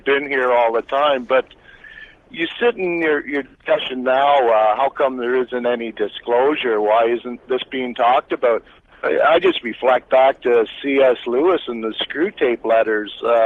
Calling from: Toronto, Ontario, Canada; Toronto, Canada. Okay, listening to you on Mojo Radio.

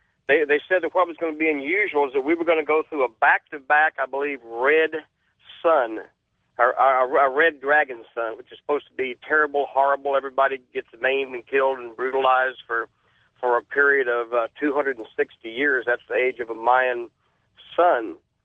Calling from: Harlingen, Texas, United States; I'm calling you from Harlingen, Texas, down in the Rio Grande Valley.

